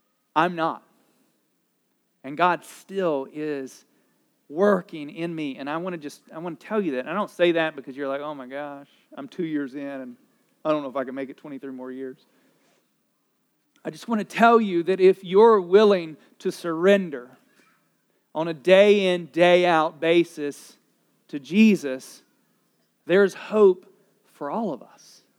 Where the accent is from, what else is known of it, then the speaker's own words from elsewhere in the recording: the South, United States; if we grew up in the South like me